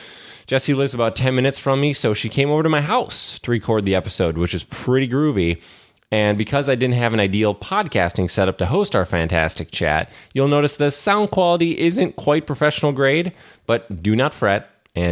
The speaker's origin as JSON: {"language": "English", "town": "St. Paul", "region": "Minnesota", "country": "United States", "tie": "born or raised there", "said": "Jesse was born and raised in my hometown of St. Paul, Minnesota, and despite going to the same high school"}